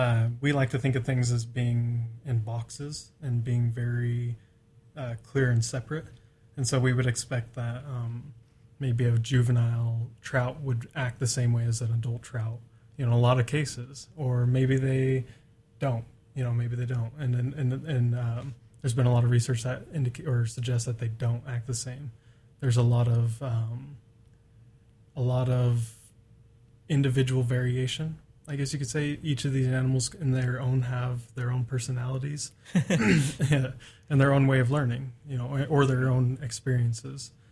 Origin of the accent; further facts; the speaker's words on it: Doty, Washington, United States; I'm from a really small rural town in Southwest Washington called Doty.